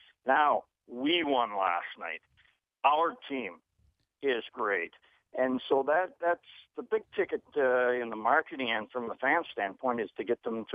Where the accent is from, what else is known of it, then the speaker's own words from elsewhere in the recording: Saskatoon, Saskatchewan, Canada; now in Las Vegas, United States; I never dreamt in my life growing up in Saskatoon I'd end up in Vegas.